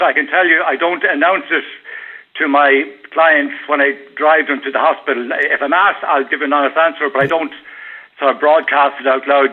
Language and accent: English; Ulster, Ireland; I'm originally from South County Monaghan, so I would know Drogheda reasonably well.